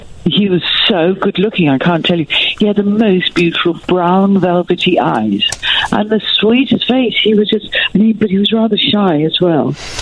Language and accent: English; England, United Kingdom; Because we're English.